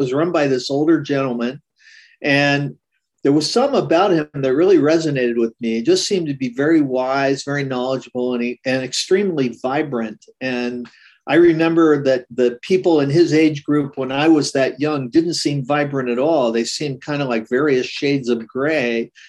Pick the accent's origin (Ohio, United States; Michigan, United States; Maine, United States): Ohio, United States; Cincinnati; So when I was, I think 15 or 16 years old, growing up in Cincinnati, Ohio